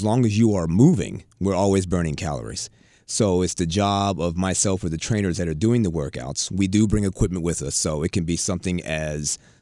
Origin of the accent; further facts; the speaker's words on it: Pittsburgh, Pennsylvania, United States; now in Houston, United States; Well, I have been a Houstonian now for 10 years. I originally come from the East Coast. I'm from Pittsburgh, Pennsylvania.